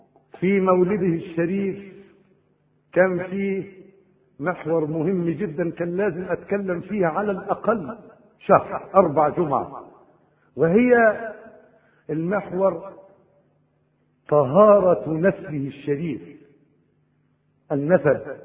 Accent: Egypt; عندنا في مصر قيراط

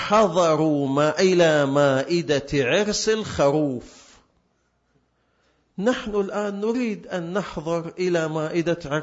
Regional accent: Qatif, Eastern Province, Saudi Arabia; أنا ما أزعل، هذا صح، … وأنا من القطيف،

